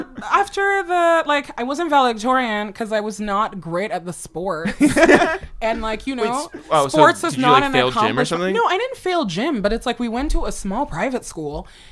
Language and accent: English; New York, United States; Because now I'm like, I'm from New York.